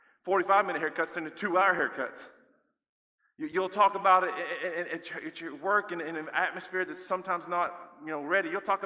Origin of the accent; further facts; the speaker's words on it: United States; since we're from Kentucky and Tennessee, we think, oh, it's like one of those storms.